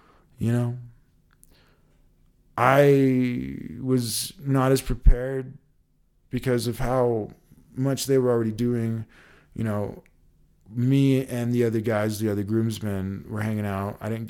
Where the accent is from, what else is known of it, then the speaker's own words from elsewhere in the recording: Colorado, United States; And these mountains are different than the mountains of my home state of Colorado.